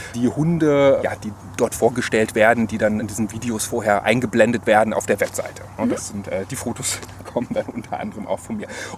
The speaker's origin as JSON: {"language": "German", "town": "Cologne", "region": "North Rhine-Westphalia", "country": "Germany", "tie": "born or raised there", "said": "Wir sind hier ganz nah an meiner Heimat in Köln-Poll, wo ich auch wohne."}